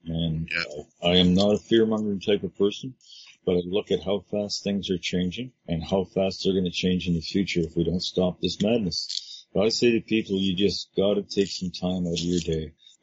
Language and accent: English; Canada; I've been here for 65 years, and I know what kind of life I've had in this country, and I'm so happy that I grew up in Canada.